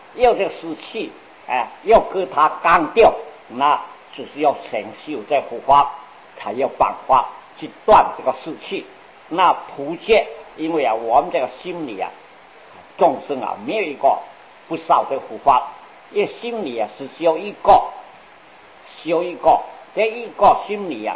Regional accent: China; 我们中国人

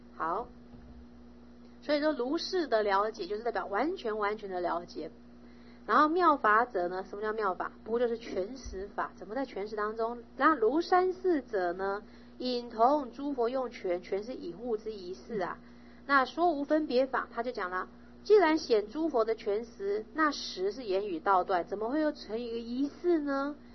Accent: China; 我们中国人最常讲一句话就是快到了快到了。

